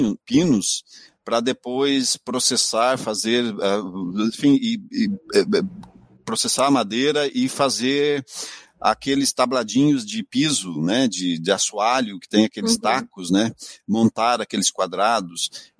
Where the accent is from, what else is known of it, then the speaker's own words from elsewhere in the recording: Pato Branco, Paraná, Brazil; a maior parte da minha infância se deu em Pato Branco.